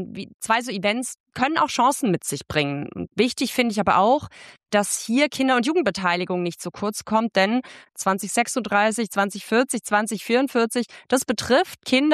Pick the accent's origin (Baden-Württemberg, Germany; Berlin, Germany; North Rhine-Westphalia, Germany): Berlin, Germany; als Berlinerin sage ich, NRW, ihr könnt die Spiele gern haben.